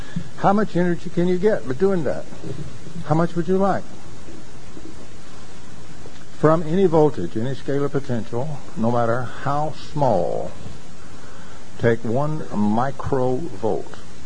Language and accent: English; Louisiana, United States; I'm a Yankee. I'm from North Louisiana.